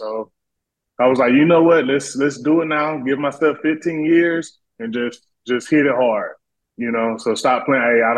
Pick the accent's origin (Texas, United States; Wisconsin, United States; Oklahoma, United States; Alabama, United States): Alabama, United States; Like, my goal was like, I'm from Alabama. So it was like, I got to get out of this small town.